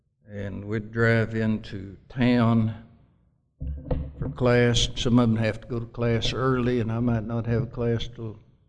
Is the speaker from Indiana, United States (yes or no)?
no; Missouri, United States; I was born and raised in the Boot Hill, Missouri. Coming out of the Depression and going into World War II then.